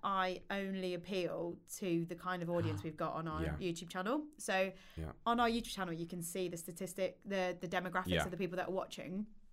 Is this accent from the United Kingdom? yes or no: yes; United Kingdom; But I think that we've got this barrier of success as British people